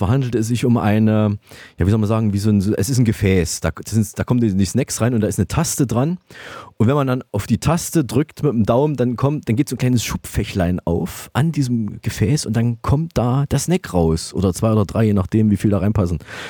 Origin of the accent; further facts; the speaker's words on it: Saalfeld, Thuringia, Germany; aus meiner Heimatstadt Saalfeld